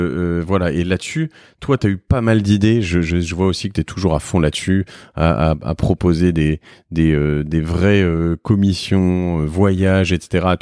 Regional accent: Tunisia; je m'en fais piquer chez moi en Tunisie

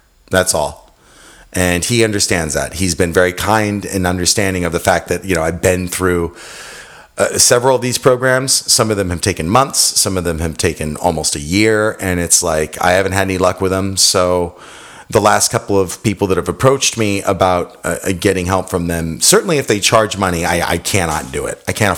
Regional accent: Stockton, California, United States; also born or lived in Manhattan Beach; I'm from Stockton.

